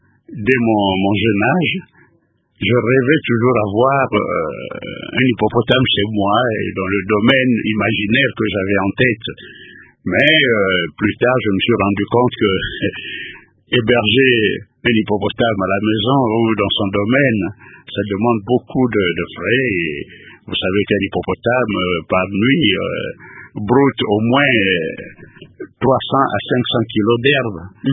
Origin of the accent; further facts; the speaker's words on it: Bolobo, DR Congo; born there; je suis fils d'une de ce pays. Je suis né à Bolobo. Bolobo, c'est une petite bourgade qui est devenue aujourd'hui une ville à 325 kilomètres en amont du fleuve.